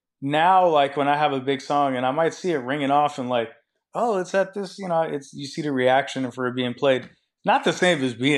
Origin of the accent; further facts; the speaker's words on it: Seattle, Washington, United States; I'm from Seattle. I'm not supposed to be doing what I did with my career.